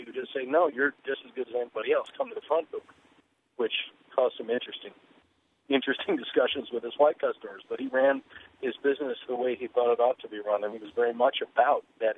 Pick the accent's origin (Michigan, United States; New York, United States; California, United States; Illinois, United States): Illinois, United States; I grew up in Illinois, but my family's from Alabama.